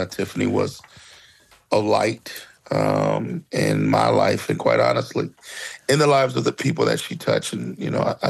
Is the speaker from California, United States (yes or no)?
no; Philadelphia, Pennsylvania, United States; But being as though I am a Philadelphian and somebody from the Southeast part of the state